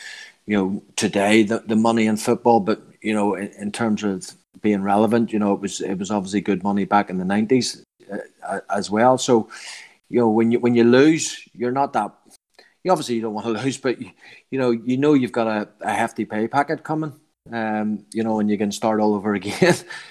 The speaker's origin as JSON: {"language": "English", "region": "Northern Ireland", "country": "United Kingdom", "moved": "yes", "lives_now": "England", "said": "I'm from Northern Ireland, obviously. I'm living in England"}